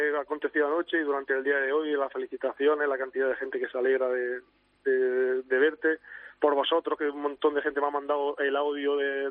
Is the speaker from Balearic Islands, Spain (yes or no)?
no; Orcera, Andalusia, Spain; En mi pueblo, que es Orcera, que somos 1000 y poco habitantes, tengo muchos amigos que son del Atleti